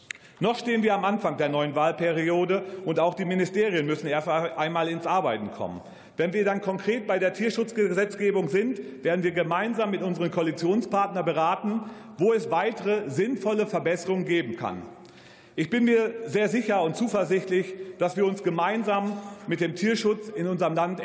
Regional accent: Soest, North Rhine-Westphalia, Germany; Meine Heimat ist der Wahlkreis Soest, der größtenteils sehr ländlich geprägt ist.

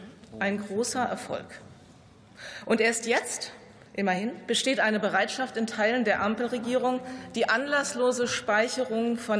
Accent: Hesse, Germany; in Hessen, wo ich herkomme

